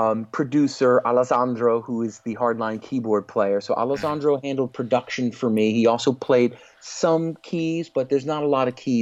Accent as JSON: {"language": "English", "region": "Connecticut", "country": "United States", "tie": "born or raised there", "said": "So what happened was this young man, Joe Barber, in my hometown here in Connecticut, I got a call"}